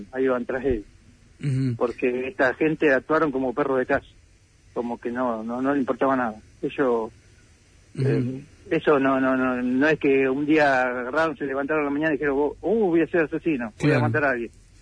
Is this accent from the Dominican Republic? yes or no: no; General Rodríguez, Buenos Aires Province, Argentina; De General Rodríguez.